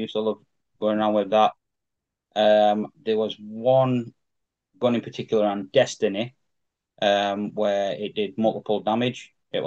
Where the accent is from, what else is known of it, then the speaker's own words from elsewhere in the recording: Yorkshire and the Humber, United Kingdom; I'm from South York, so I'm a Rotherham United fan